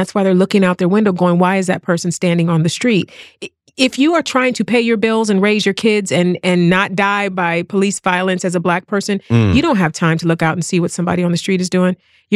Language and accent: English; East Cleveland, Ohio, United States; now in Los Angeles, United States; I think that I'm able to make it in LA and in this industry because I was born and bred in East Cleveland, Ohio.